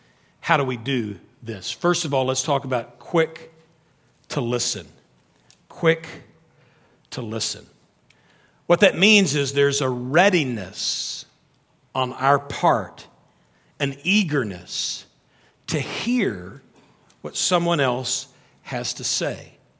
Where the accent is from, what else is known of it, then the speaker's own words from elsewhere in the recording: the South, United States; I was raised in the South, and my mom and my sisters speak so slowly.